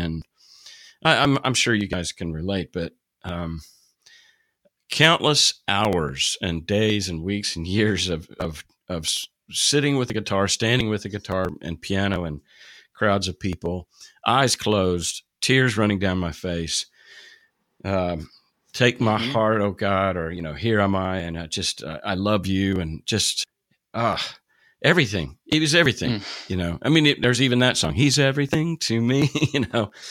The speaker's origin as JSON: {"language": "English", "region": "Oklahoma", "country": "United States", "tie": "born there", "said": "I was born in Oklahoma, and I was raised Presbyterian"}